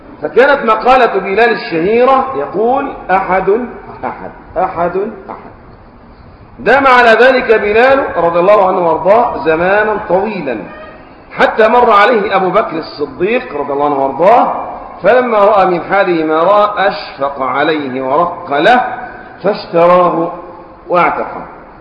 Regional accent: Egypt; طبعا احنا اعزكم الله اليومين دول الحر عندنا في مصر ايه شديد

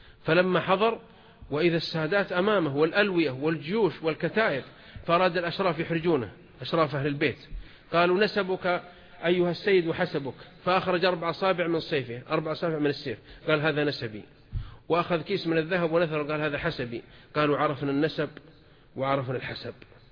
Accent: south, Saudi Arabia; أنا وأنا صغير في الجنوب، أنا من قبائل الجنوب،

